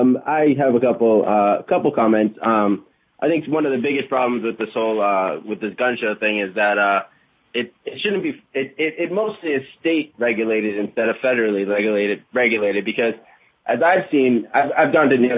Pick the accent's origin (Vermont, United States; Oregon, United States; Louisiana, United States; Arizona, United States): Vermont, United States; I'm from Vermont really, which has very very loose laws.